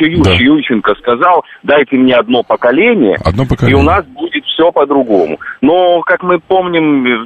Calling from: Odesa, Odesa Oblast, Ukraine; Нет, я звоню из Одессы.

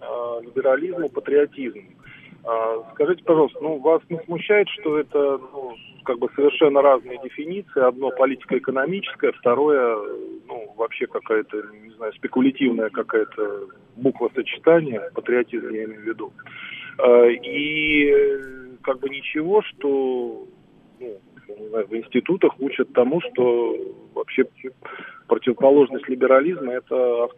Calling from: Moscow, Russia

